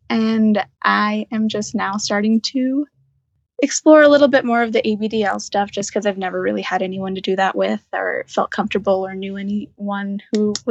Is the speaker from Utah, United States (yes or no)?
yes; Utah, United States; I'm from Utah, so that's like our big one that I started going to at first.